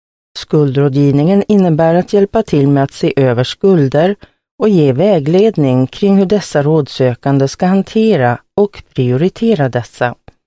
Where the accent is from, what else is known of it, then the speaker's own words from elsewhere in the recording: Torsby, Värmland, Sweden; also born or lived in Gothenburg; Innan jag började på min nuvarande tjänst bodde och jobbade jag i Göteborg. Efter att ha bott där i flera år har jag nu återvänt till Torsby där jag är född och uppvuxen.